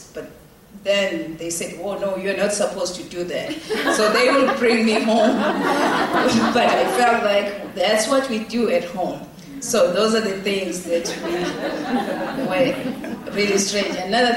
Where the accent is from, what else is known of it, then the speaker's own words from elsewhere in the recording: Ingwavuma, KwaZulu-Natal, South Africa; now in Detroit, United States; I was coming from Ingovuma, a small village. I had never been even to, in our cities in South Africa, like Durban, Johannesburg.